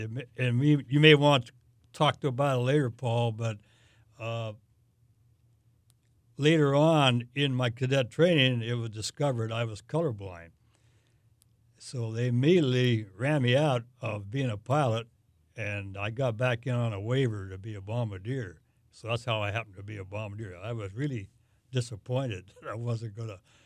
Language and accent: English; Sharon, Pennsylvania, United States; That's right.